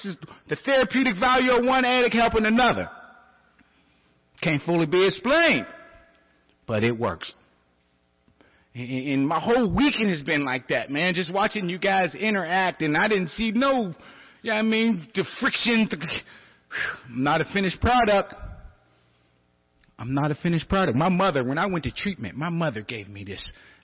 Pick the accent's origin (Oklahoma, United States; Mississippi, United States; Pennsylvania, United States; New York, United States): Pennsylvania, United States; I grew up in Homeward Brushton. Homeward Brushton's like any ghetto USA.